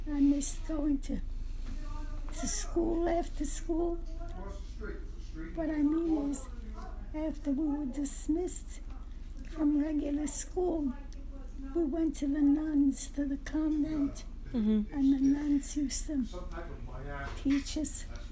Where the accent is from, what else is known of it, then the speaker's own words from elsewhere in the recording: Italy; moved away; But when I came from Italy and I went to the store with my cousin Faustina